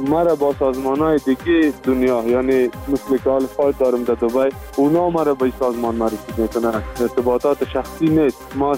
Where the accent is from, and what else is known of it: Afghanistan